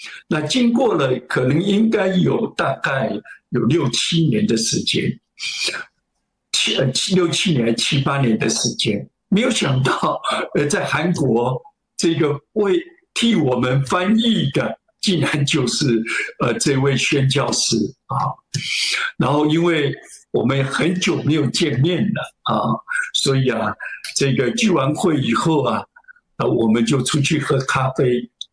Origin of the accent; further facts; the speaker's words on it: China; 那我们自己是中国人